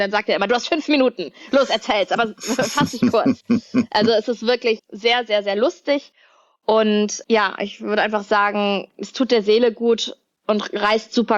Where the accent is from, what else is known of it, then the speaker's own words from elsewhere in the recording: Cologne, North Rhine-Westphalia, Germany; Also ich bin Kölnerin, ich bin von meiner Art total Kölsch.